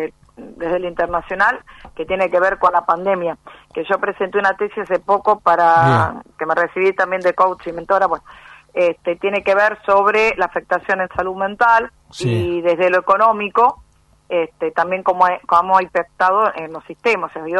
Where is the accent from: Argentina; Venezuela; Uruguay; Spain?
Argentina; si lo miramos desde nuestra mirada como argentinos